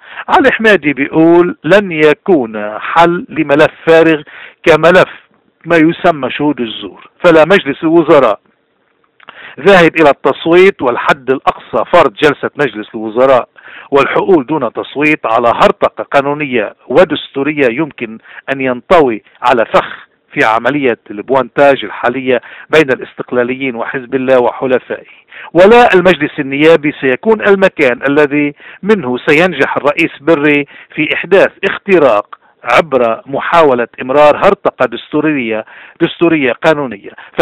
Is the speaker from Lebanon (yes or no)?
yes; Lebanon; نحنا راجدين كلبنانيين